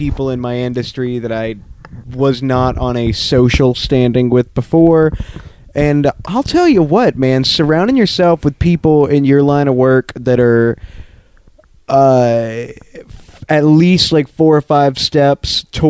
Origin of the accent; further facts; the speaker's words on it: Orlando, Florida, United States; I'm like, bro, I'm from Orlando. I don't give a fuck.